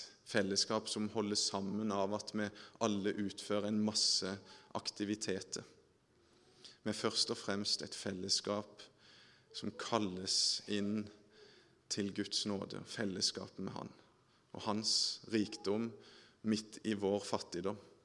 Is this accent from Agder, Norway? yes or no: yes; Hornnes, Agder, Norway; Når jeg var liten guttunge, så var det dugnad hjemme på bedehuset. Da bygde vi om og bygde ut og hele bedehuset hjemme på Hornes i Aust-Agder.